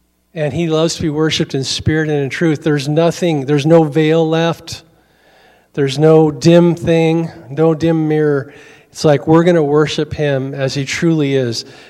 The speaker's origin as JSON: {"language": "English", "town": "Astoria", "country": "United States", "tie": "born or raised there", "said": "When we remember this Baptist church I grew up in Astoria, I don't remember their new name."}